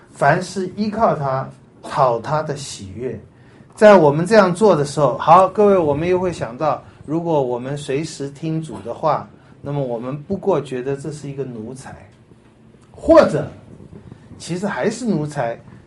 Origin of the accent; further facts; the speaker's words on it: China; 不是像我们中国人讲的什么牺牲小我成全大我